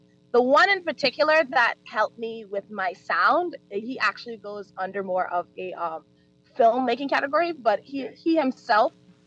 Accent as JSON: {"language": "English", "country": "Bahamas", "tie": "born or raised there", "said": "I was actually descended from Jamaica. So my parents are actually Jamaican, but I was adopted here in the Bahamas."}